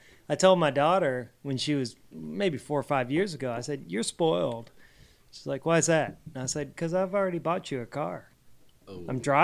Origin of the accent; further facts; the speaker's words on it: Louisiana, United States; I'm from Louisiana.